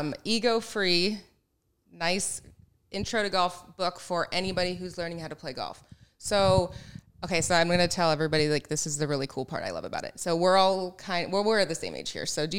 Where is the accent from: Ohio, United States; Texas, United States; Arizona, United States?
Arizona, United States; Phoenix; now in San Diego, United States; I grew up in Phoenix and I've lived in San Diego for 14 years now.